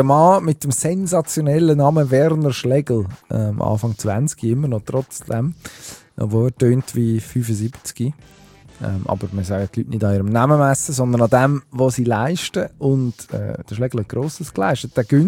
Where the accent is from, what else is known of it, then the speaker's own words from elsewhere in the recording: England, United Kingdom; German is a second language; Das würde mir als Engländer, und ich mag die eigentlich, ich würde ihnen gönnen, dass sie mal etwas reissen.